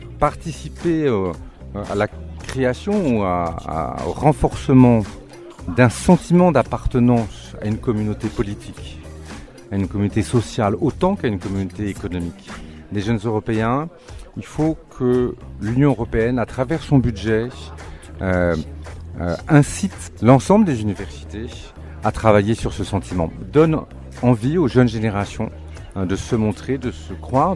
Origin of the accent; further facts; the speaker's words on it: Switzerland; Je suis suisse.